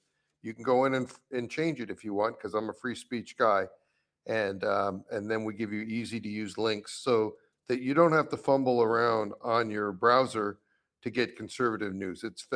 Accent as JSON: {"language": "English", "town": "Rye", "region": "New York", "country": "United States", "lives_now": "California, United States", "said": "I am, but I'm originally from your listeners. I'm originally from Rye, New York."}